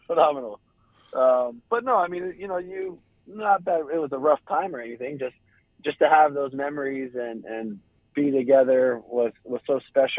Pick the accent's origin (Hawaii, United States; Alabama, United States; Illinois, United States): Hawaii, United States; I thought USC and UCLA were kind of the most storied programs when I was growing up in Hawaii.